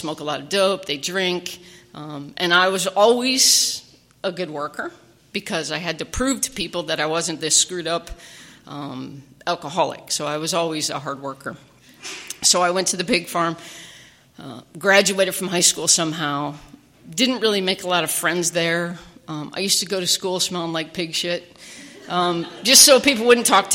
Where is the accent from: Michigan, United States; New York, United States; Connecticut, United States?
Michigan, United States; Midland; born there; now in San Diego, United States; Been in San Diego for quite a while, but I was born in Midland, Michigan.